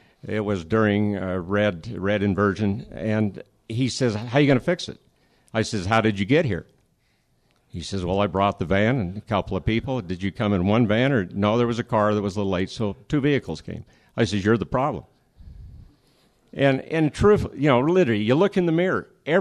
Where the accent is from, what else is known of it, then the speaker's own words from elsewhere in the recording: Logan, Utah, United States; I was born and raised in Logan and lived down below the university along the Boulevard area